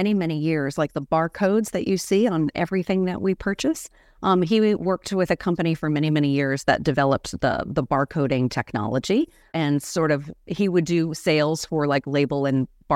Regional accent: New Hampshire, United States; now in North Carolina, United States; But yes, I hail from New Hampshire, though I am a New England girl at roots, but I live currently now in North Carolina.

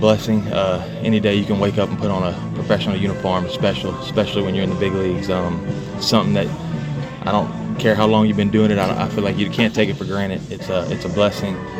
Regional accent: Lake Charles, Louisiana, United States; growing up in Lake Charles, Louisiana, we had a lot of good baseball players. A lot of professional players came from that small town.

